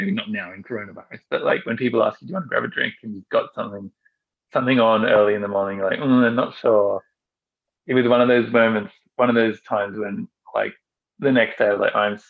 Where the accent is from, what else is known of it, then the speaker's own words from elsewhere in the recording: Australia; I'm from Australia, which is quite a liberal society